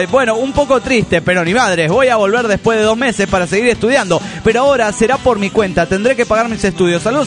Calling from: Tucumán, Argentina; de Tucumán.

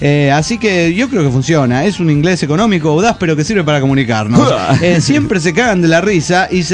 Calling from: Salta, Argentina; Soy de Huemón, de Salta, Argentina.

